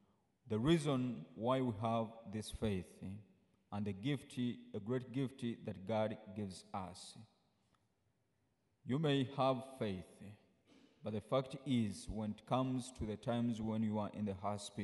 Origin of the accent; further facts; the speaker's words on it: Uganda; English is a second language; now in Grand Rapids, United States; I come from Uganda. I'm a priest of the Archdiocese of Kampala in Uganda